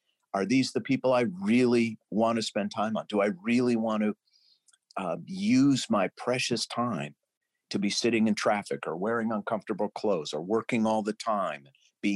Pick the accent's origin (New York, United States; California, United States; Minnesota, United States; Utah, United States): Minnesota, United States; St. Louis Park; born there; You know, the fact that I was born in St. Louis Park, Minnesota in 1960 doesn't really tell you much about me.